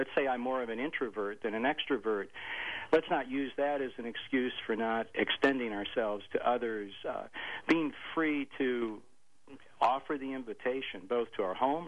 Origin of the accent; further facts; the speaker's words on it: Buffalo, New York, United States; also born or lived in Toronto; I grew up in Buffalo.